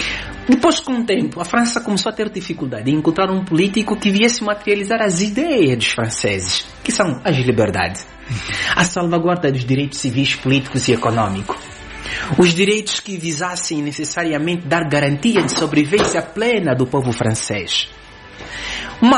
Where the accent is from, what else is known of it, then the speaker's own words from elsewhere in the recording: Angola; Mas eu sou angolano. Sendo angolano, ninguém me pode coartar o direito de eu decidir sobre o meu futuro político.